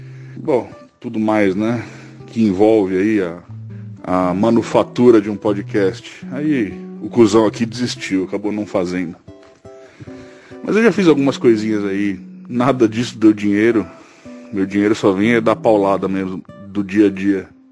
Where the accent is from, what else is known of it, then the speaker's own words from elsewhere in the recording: São Paulo, Brazil; Eu sou paulistano, mas eu moro no interior do Paraná agora.